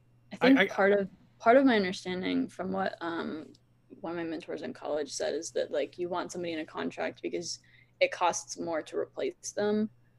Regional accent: Florida, United States; No, I grew up in Central Florida and then I went to college in Virginia.

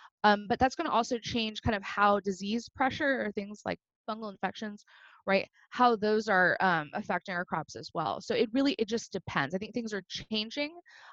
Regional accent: California, United States; I'm originally from California

